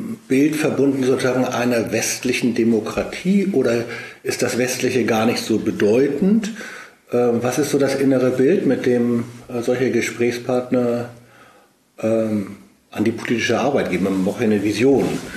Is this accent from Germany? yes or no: yes; West Germany, Germany; aber ich habe natürlich von meiner Sozialisation als Westdeutscher immer in den Westen geguckt und nie dahin.